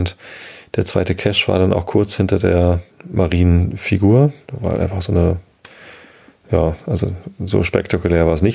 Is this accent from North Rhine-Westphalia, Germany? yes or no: no; Hamburg, Germany; von diesem G20-Gipfel in Hamburg mitbekommen. In meiner Heimatstadt hat der G20-Gipfel stattgefunden